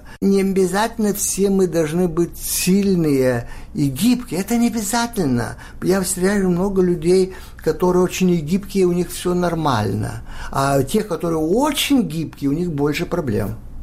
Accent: Lithuania; Russian is a second language; also born or lived in Israel; я еврей с Литвы, но я жил в Израиле, говорю хорошо по-русски.

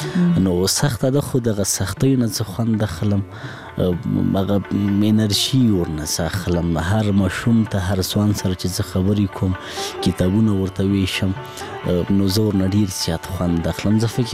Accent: Laghman, Afghanistan; زه په لغمان کې پیدا شوم په لغمان کې را لوی شوم خوانځي مې په لغمان کې لوسته

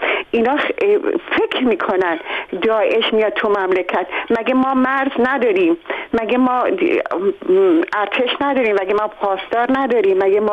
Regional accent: Iran; اول اونا فکر نمیکردن من ایرانی هستم.

